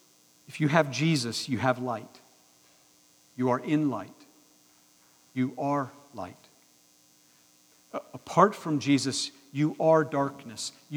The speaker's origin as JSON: {"language": "English", "town": "Carlisle", "region": "Pennsylvania", "country": "United States", "tie": "born or raised there", "said": "I grew up in Carlisle, Pennsylvania. I can't change that. It's where I was born. I spent the first 18 years of my life."}